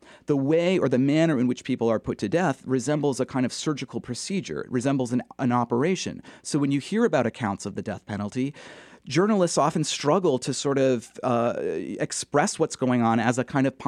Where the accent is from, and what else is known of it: Massachusetts, United States; born or raised there